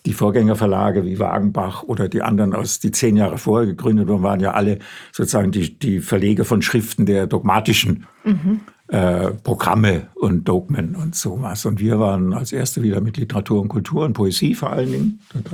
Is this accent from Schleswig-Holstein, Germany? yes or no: no; Friedrichshafen, Baden-Württemberg, Germany; also born or lived in Ravensburg; Bin dann in Friedrichshafen am Bodensee aufgewachsen und bin 1967 nach Heidelberg zum Studium.